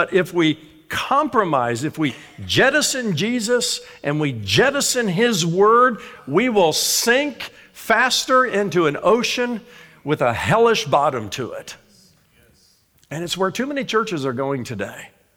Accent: Indiana, United States; I am from Indiana

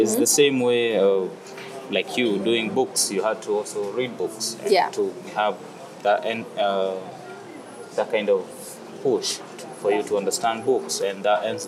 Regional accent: Kenya; English is a second language; moved away as an adult; now in Dubai, United Arab Emirates; Because I moved from Kenya 2015.

